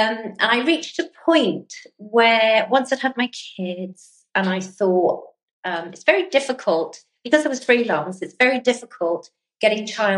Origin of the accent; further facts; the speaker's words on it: Wales, United Kingdom; because I grew up on the Gower Peninsula, very small village on the Gower Peninsula